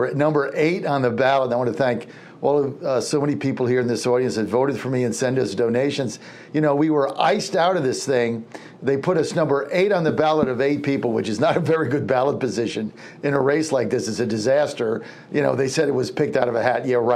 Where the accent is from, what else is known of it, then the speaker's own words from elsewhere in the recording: Virginia, United States; I'm like, yeah, I'm from Virginia, but I moved here.